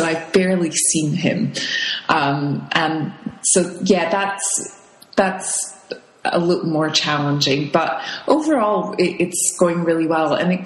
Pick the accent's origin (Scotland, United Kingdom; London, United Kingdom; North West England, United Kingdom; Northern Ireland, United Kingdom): Scotland, United Kingdom; Edinburgh; So we are back in Edinburgh, which is my home country, but neither my husband nor the kids have ever lived here.